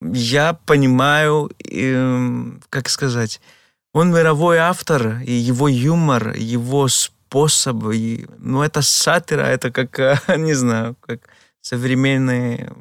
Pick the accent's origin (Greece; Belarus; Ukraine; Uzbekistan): Greece; now in Russia; я грек, который я родился, жил в Греции, сейчас 5 лет назад приехал в Россию.